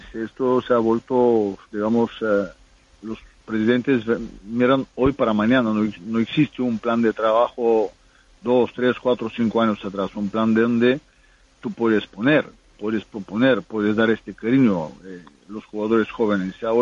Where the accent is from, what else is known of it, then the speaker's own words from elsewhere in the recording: Bulgaria; Spanish is a second language; moved away; cuando salimos de Bulgaria tan jóvenes, teníamos que demostrar doble que valíamos